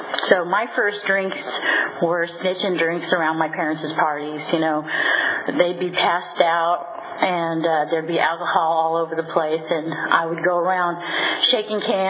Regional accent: Stockton, California, United States; And I grew up in Stockton, California, and I'm an oldest child of two.

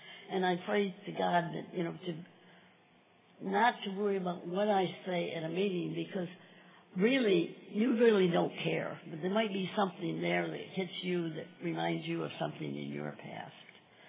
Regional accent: Brentwood, California, United States; from Brentwood City, California.

